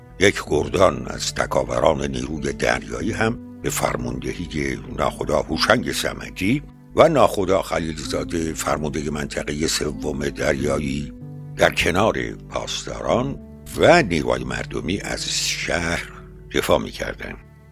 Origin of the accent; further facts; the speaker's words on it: Iran; اون خانوم وقتی فهمید که ما ایرانی هستیم